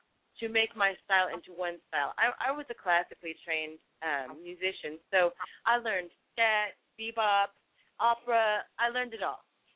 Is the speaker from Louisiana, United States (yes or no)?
no; San Diego, California, United States; Oh, I am from San Diego, California, a.k.a. the United Kingdom.